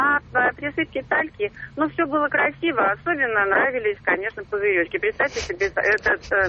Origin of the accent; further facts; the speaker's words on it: Moscow, Russia; я из Москвы.